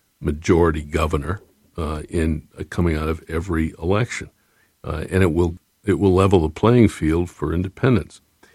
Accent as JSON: {"language": "English", "town": "Bangor", "region": "Maine", "country": "United States", "tie": "born or raised there", "said": "grew up in Bangor, and, you know, it was, I think, the most formative part of my growing up was not just growing up in Bangor, but it was working with and for Mainers like Ed Muskie."}